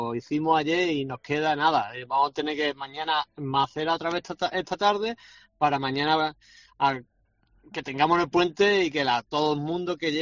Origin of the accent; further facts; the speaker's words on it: Málaga, Andalusia, Spain; soy un malagueño de pura cepa, se puede decir